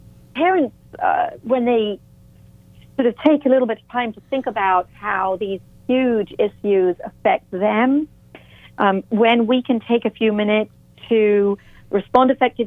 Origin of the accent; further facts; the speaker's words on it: England, United Kingdom; I'm British, originally from England, as I mentioned earlier.